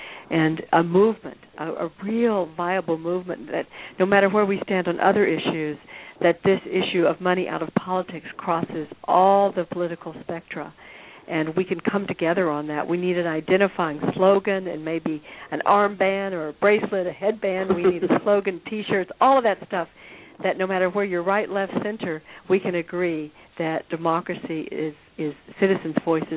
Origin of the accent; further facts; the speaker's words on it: Massachusetts, United States; I come from Massachusetts, and there it took 10 years.